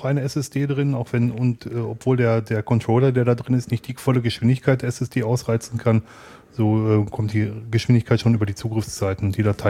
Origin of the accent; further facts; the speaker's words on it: Germany; in Deutschland mache ich das halt nicht, also in meiner Heimatstadt.